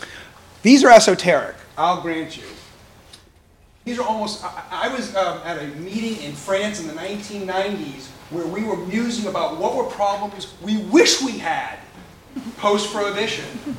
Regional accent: Cape Cod, Massachusetts, United States; Where I grew up on Cape Cod, that's the end of your economic existence.

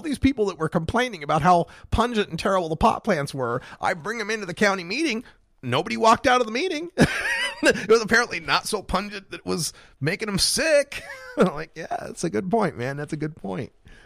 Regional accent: Nampa, Idaho, United States; I recall that I grew up in Nampa, Idaho, on the north side of town

